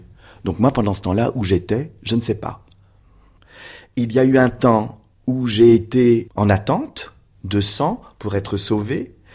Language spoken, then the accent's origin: French; Brest, Brittany, France; born there; je suis né à Brest en 1957